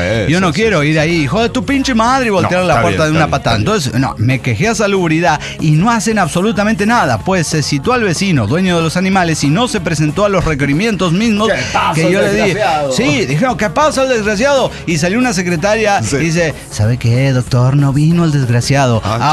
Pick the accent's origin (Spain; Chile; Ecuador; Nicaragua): Nicaragua; ¿Y por qué pasa esto? ¿Es porque soy nicaragüense?